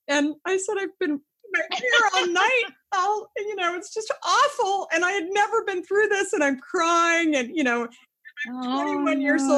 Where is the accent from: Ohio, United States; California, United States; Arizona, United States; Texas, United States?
Arizona, United States; Scottsdale; And I remember I grew up in Scottsdale, and landing there, I mean, outside of her, I knew nobody.